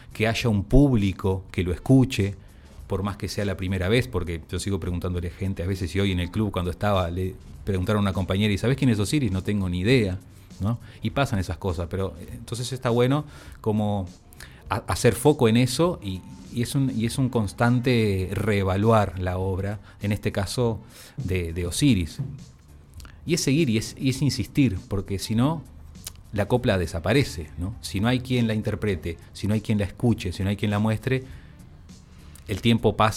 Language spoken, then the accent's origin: Spanish; Sarandí del Yi, Durazno, Uruguay; yo había comentado que soy de Sarandí del Chi